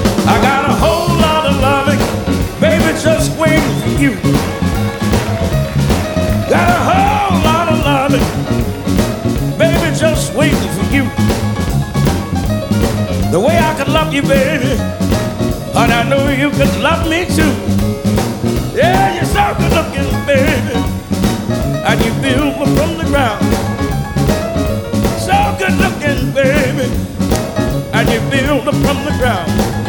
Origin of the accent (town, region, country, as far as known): Mississippi, United States; moved away